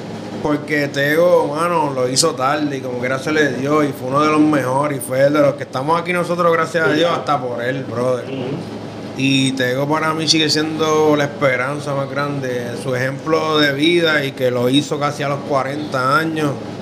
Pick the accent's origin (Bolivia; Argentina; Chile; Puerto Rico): Puerto Rico; Guayama; yo soy de Guayama